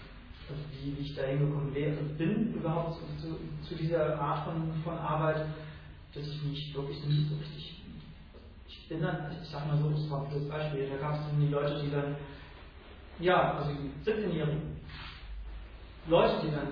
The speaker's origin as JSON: {"language": "German", "region": "Harz", "country": "Germany", "said": "ich komme ja ursprünglich aus dem Harz"}